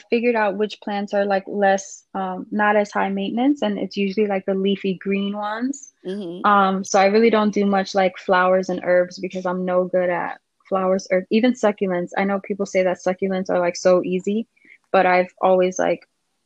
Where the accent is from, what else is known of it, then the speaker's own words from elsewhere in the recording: Miami, Florida, United States; I'm from Miami, Florida.